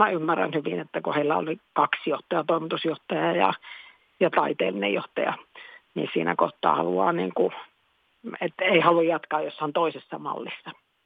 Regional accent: Tampere, Pirkanmaa, Finland; Tampere on mulle tosi tärkeä, se on mun kotikaupunki

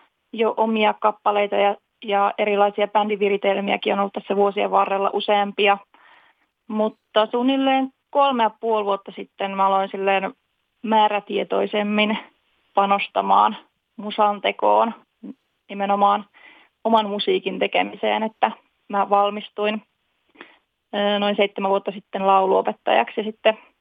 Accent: Parkano, Pirkanmaa, Finland; now in Tampere, Finland; Mä oon Parkanosta.

